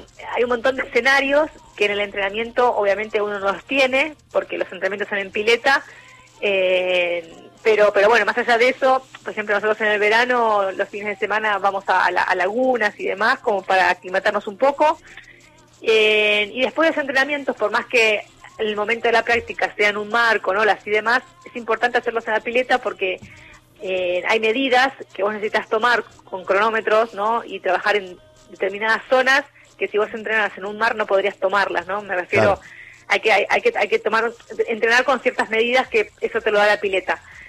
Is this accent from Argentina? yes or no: yes; Boedo, Buenos Aires, Argentina; born there; now in Buenos Aires, Argentina; Yo nací en Boedo, actualmente vivo en Núñez porque entreno en el Senar y represento a River